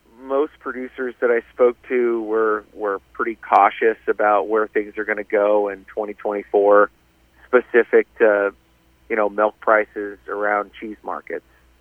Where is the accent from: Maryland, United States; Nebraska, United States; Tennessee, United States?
Nebraska, United States; I spoke to a lot of producers in Nebraska, being that I'm from Nebraska.